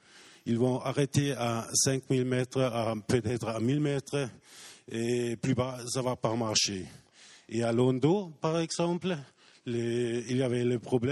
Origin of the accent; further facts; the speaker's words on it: Germany; French is a second language; Chez nous, en Allemagne, les kilowattheures est récompensé avec 30 à 35 euros.